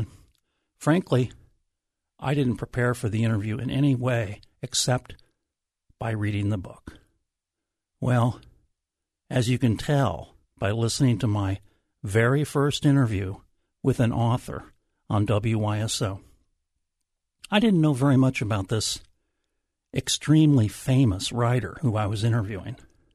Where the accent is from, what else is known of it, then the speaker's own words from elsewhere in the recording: Des Moines, Iowa, United States; I had done 10 years worth of music programming back in my hometown of Des Moines.